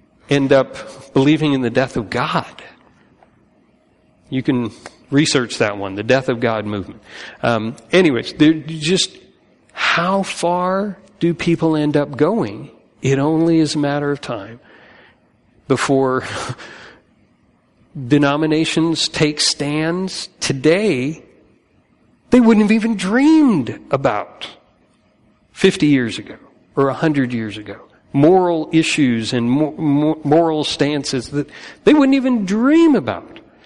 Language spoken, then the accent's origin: English; Connecticut, United States; also born or lived in New York; I grew up in Connecticut, primarily, upstate New York in Connecticut